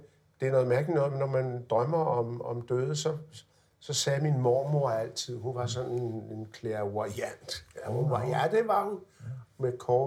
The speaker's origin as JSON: {"language": "Danish", "country": "Italy", "lives_now": "Denmark", "said": "Herre politiinspektør, vi er italienere, og vi forbliver italienere."}